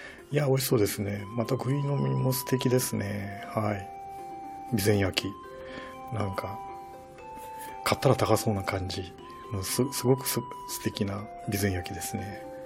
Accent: Kagawa, Japan; 僕が香川で生まれ育った間お世話になった方がされている酒造さんのもの

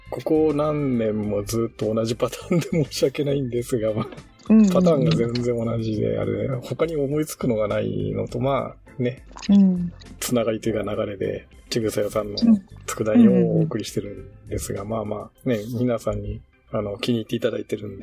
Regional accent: Shimane, Japan; うちも島根なんで

